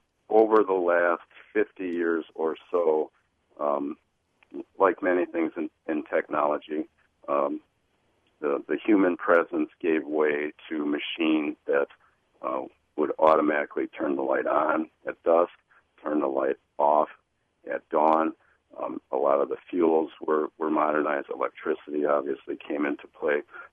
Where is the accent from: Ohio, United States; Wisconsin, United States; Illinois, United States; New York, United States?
Wisconsin, United States; Milwaukee; we remember as kids in Milwaukee, we grew up in Milwaukee, there was a booming fog signal to also let mariners know where Milwaukee was on a very foggy day.